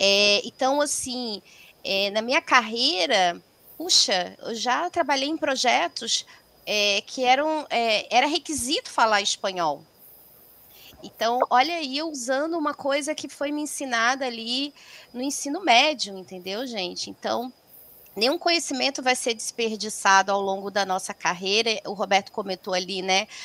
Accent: Rio de Janeiro, Brazil; porque eu sou carioca, nascida e criada no Rio.

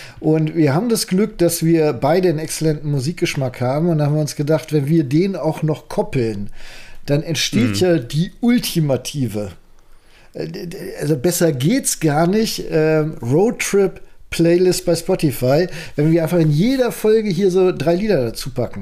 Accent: Lower Saxony / North Rhine-Westphalia border, Germany; wir haben im Grenzgebiet zwischen Niedersachsen und Nordrhein-Westfalen gelebt

